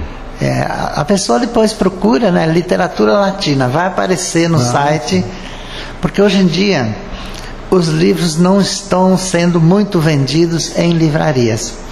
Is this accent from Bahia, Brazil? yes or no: no; Nova Palma, Rio Grande do Sul, Brazil; now in Rio de Janeiro, Brazil; E eu faço isso porque eu sou originário de Nova Palma.